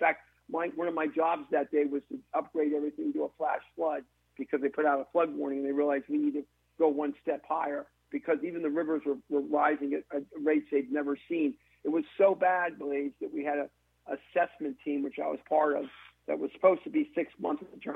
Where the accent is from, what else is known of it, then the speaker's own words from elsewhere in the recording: Philadelphia, Pennsylvania, United States; My hometown, Philadelphia, is right on the edge of having their hottest August on record.